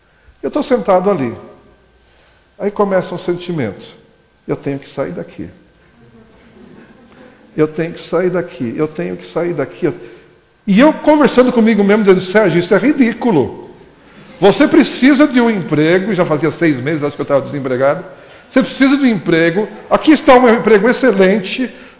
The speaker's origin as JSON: {"language": "Portuguese", "region": "São Paulo", "country": "Brazil", "tie": "born or raised there", "said": "Porque nós somos paulistas paulistanos. Desde nascença estamos aqui."}